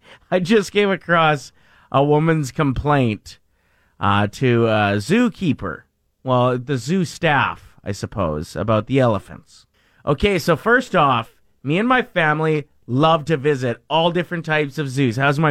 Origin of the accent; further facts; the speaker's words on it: Maidstone, Saskatchewan, Canada; I lived about 2 kilometers out of my hometown, Maidstone, and so my buddies could, like, bike out during